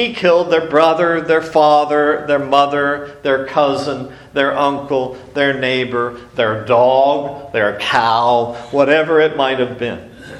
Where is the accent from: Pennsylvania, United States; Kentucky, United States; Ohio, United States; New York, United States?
Pennsylvania, United States; Erie; And here I am from Pennsylvania. I'm from Erie, where my house is 2 miles away from the lake, and you can see the lake from my house.